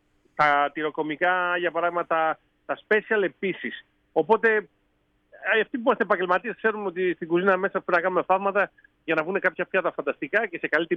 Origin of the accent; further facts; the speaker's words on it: Kalamaria, Central Macedonia, Greece; Ναι, από την Καλαμαριά, ντεπό Καλαμαριά, στη μέση, κάπου εκεί στους τρεις ιεράρχες.